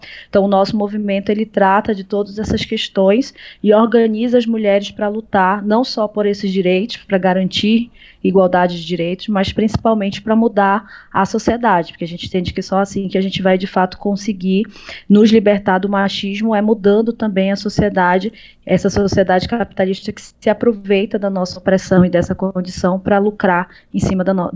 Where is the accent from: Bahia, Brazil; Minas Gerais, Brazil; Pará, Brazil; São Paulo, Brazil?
Pará, Brazil; Belém; Eu sou de Belém.